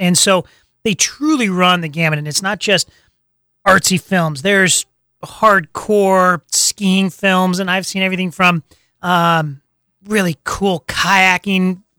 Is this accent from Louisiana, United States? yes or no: no; Spokane, Washington, United States; No, we born and raised in Spokane, and it was an absolute mark that calendar whenever Banff was coming to town.